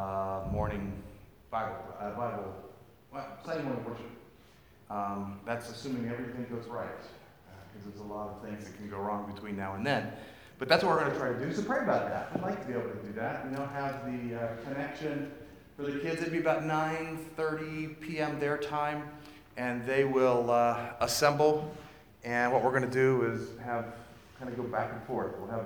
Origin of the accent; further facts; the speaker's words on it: West Virginia, United States; it's a little bit like growing up in West Virginia singing with them. They sing really loud, but really slow.